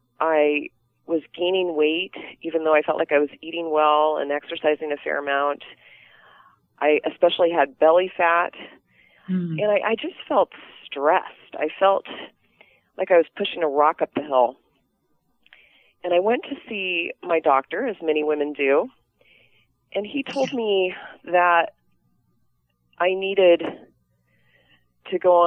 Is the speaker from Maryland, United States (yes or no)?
yes; Maryland, United States; I grew up in Maryland, suburban Maryland